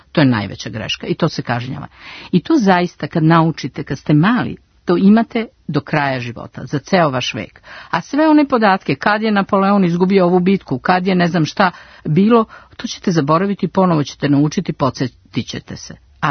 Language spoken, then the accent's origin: Serbian; Belgrade, Serbia; moved away as an adult; došla sam iz Beograda. Drugo, bila sam veoma mlada